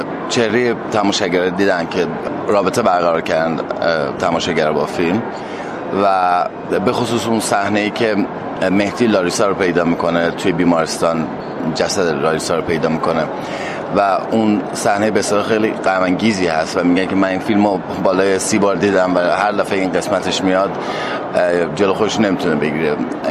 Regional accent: Iran; من هم ایرانی هستم

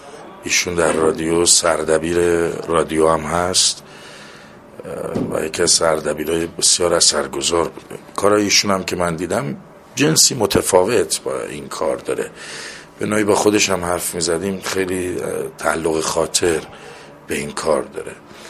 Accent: Azerbaijan, Iran; پدر من آذربایجانی، ما خودمون آذری هستیم دیگه

